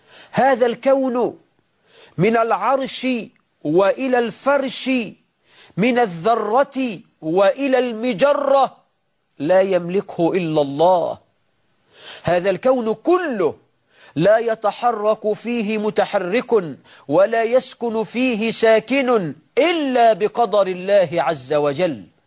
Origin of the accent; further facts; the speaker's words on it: Egypt; بلدنا مصر